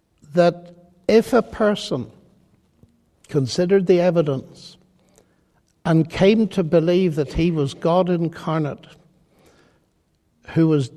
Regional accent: Ireland; and I'm Irish.

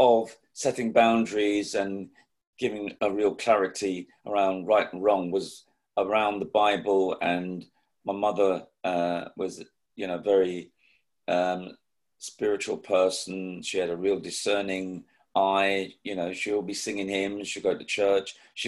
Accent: London, United Kingdom; settling in Islington, more of the southern part of Islington near King's Cross

